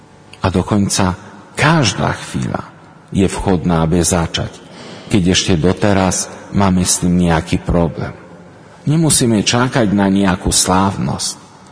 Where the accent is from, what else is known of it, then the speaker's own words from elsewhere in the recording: Poland; Slovak is a second language; now in Slovakia; Aj keď 20 rokov pôsobím na Slovensku, vo väčšine v komintách sme boli Poliaci